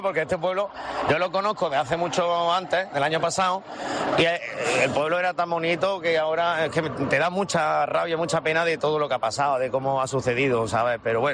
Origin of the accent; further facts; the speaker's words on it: Granada, Andalusia, Spain; yo vivo mucho la Semana Santa en mi tierra de Granada Y la verdad es que de vez en cuando, cuando yo estoy allí en mi tierra, pues voy, le canto la saeta a mi Cristo